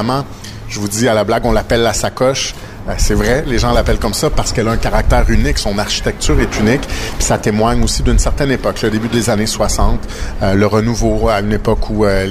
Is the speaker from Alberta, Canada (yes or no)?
no; Repentigny, Quebec, Canada; mais j'ai grandi ici à Repentigny, donc c'est un coin que je connais bien.